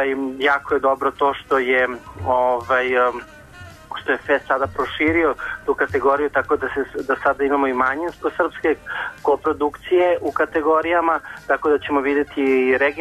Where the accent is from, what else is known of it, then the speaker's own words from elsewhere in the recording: Serbia; koji počinje kod nas u Srbiji